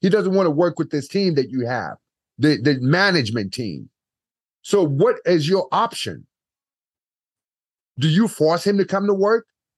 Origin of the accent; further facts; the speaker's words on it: California, United States; I grew up in the Bay Area. I played against Steve Nash, you know, in the Bay Area.